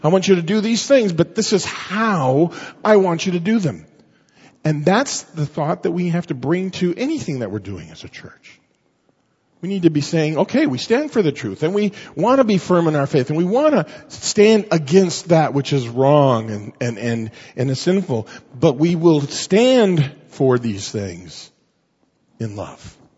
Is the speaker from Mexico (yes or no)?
yes; Mexico; I grew up in Mexico. What do you expect, you know?